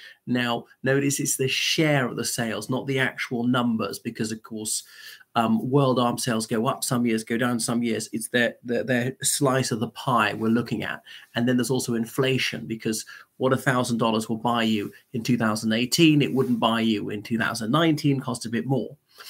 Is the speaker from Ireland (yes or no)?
yes; Ireland; everybody … from Ireland.